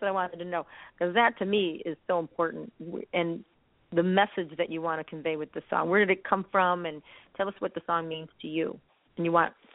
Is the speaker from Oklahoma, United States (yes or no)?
no; Chicago, Illinois, United States; I'm from Chicago.